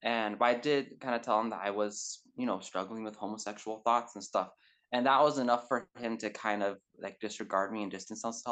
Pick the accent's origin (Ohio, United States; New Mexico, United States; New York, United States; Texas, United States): New Mexico, United States; Santa Fe; I'm from Santa Fe, New Mexico, and it's a blue state, very liberal. But I was raised in a very, very conservative pocket in like the evangelical culture and community here.